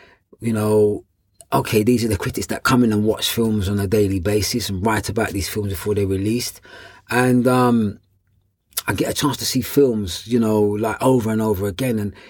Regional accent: London, United Kingdom; I was born in London, Notting Hill. Yeah, I've always lived in London. I did spend a couple of months in America doing some work, but I've always lived in London. Yeah, London, England.

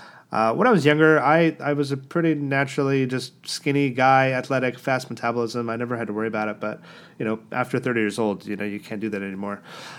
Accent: United States; now in United Kingdom; So, yeah, I'm American. I do live in the UK.

